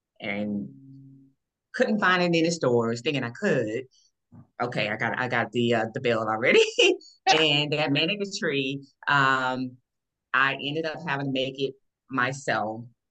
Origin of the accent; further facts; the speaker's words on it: Augusta, Georgia, United States; I'm from Augusta. And years ago, we had Fat Man's Forest.